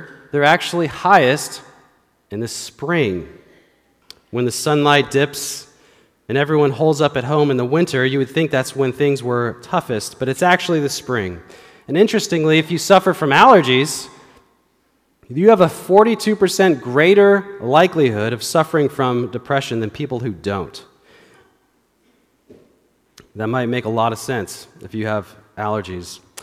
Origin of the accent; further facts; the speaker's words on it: Seattle, Washington, United States; also born or lived in Canada / Southern California; I was born in Canada, and then I moved to Seattle, Washington. And then in ninth grade, I moved to Southern California, where I fell in love with In-N-Out Burger, the best burger in the world.